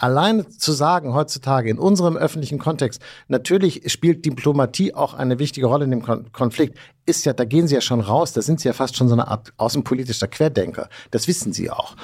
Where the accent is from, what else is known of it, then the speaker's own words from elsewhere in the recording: Berlin, Germany; wir hier als Berliner in dieser Stadt das nicht können